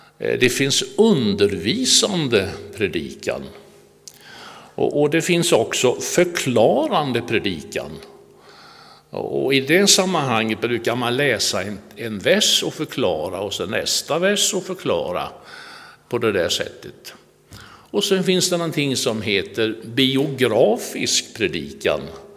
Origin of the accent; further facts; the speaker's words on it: Rydsnäs, Jönköping County, Sweden; moved away as an adult; jag är född och uppväxt i Rydsnäs och tillhörde den dåvarande lilla pingstförsamlingen där